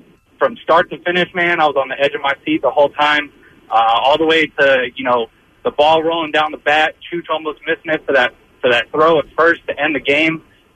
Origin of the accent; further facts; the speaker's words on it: Levittown, United States; now in Boise, United States; Born and raised in Levittown, and military taking me all over the world, and Idaho's the most recent spot.